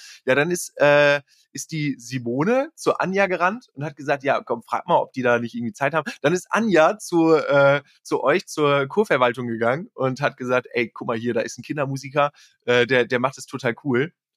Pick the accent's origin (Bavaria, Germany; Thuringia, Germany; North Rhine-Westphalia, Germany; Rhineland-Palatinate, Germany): North Rhine-Westphalia, Germany; Borken; Sie hat Verwandte in meiner Heimatstadt, also in der Nähe von meiner Heimatstadt aus Borken.